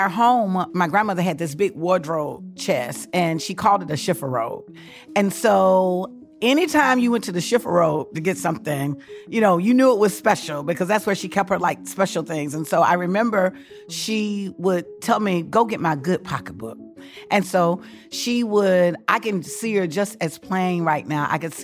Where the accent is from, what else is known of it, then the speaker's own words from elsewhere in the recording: Mobile, Alabama, United States; You know, my first memory of voting was with my grandmother in Mobile … I was her baby. I mean, she raised me. I am a grandmama's baby.